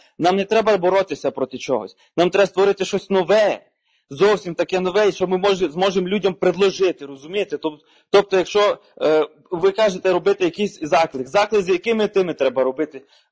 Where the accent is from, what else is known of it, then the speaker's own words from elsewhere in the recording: Dnipropetrovsk Oblast, Ukraine; от я з Міжівського району, я рахую, що в нас досить тут ще така глуш від міста якогось